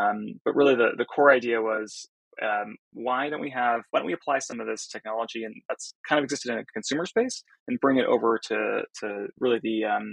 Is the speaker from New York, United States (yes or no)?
no; California, United States; I grew up in Silicon Valley and kind of marinated in that, the ethos of that for too long.